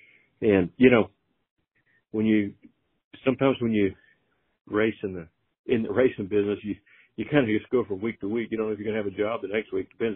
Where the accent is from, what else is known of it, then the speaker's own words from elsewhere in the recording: Texas, United States; I think one advantage I had was growing up in South Texas, it was always hot down there, so the heat didn't really bother me that much.